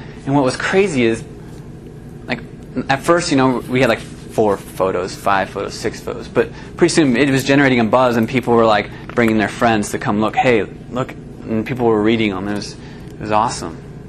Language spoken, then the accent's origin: English; Illinois, United States; I grew up in Illinois, Northwest Illinois.